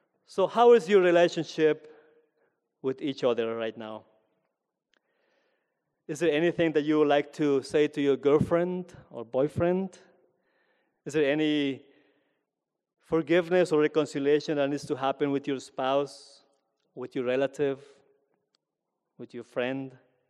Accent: Peru; to integrate and to celebrate what I learned growing up in Peru

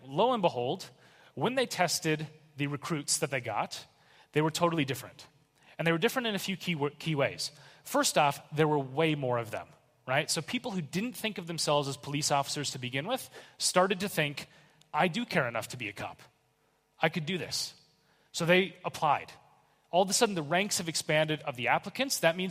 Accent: Minneapolis, Minnesota, United States; born or raised there

